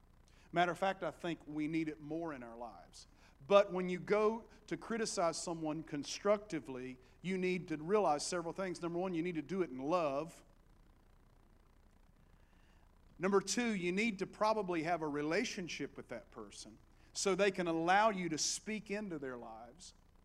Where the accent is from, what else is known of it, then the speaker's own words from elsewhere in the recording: Appalachia, United States; accent: Appalachian; And I always felt I had an impediment with me, and that's my heavy Appalachian accent. It's a lot better now than it used to be.